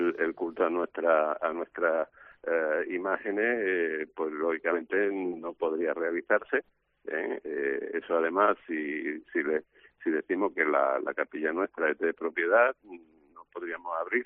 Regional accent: Cádiz, Andalusia, Spain; como gaditano

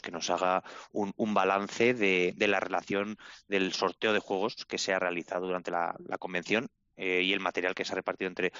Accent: Pamplona, Navarre, Spain; Aquí nosotros que somos de Pamplona

